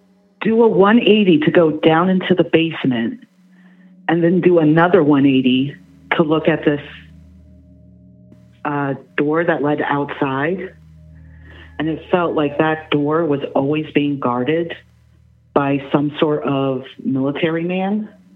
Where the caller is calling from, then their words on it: New Jersey, United States; I'm calling from New Jersey.